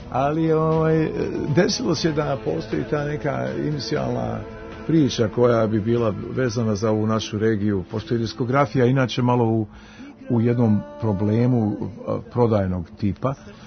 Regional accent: Sarajevo, Federation of Bosnia and Herzegovina, Bosnia & Herzegovina; Mi iz Sarajeva smo dolazili tu

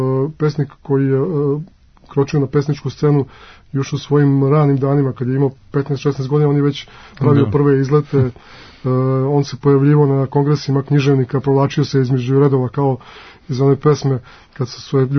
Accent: Lika-Senj County, Croatia; now in Serbia; odrastao sam i školovanje proveo van Srbije. Ja sam Ličanin

